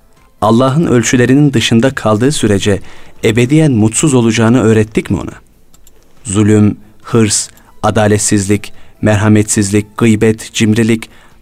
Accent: Trabzon, Turkey; Ben tabii büyükler dendiği zaman Trabzonluyum.

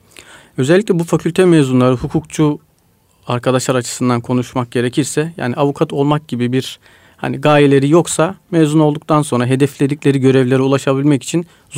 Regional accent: Samsun, Turkey; now in Ankara, Turkey; Ben de yaklaşık 2001 yılından beri Ankara'dayım. Yani artık Samsunluyuz ama Ankaralı olduk gibi bir durum var.

